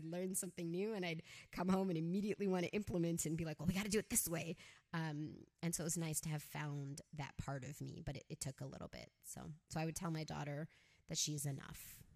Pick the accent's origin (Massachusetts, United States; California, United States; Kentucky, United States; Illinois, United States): Illinois, United States; Chicago; I'm Pakistani/Indian-American, and I'm really just American, right? I'm Chicagoan. I know you guys are in Chicago. I lived there my whole life.